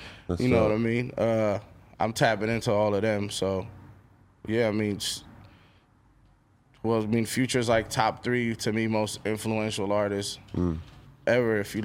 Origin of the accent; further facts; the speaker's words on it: Queens, New York, United States; growing up in Queens, when you used to go to like another borough to see a girl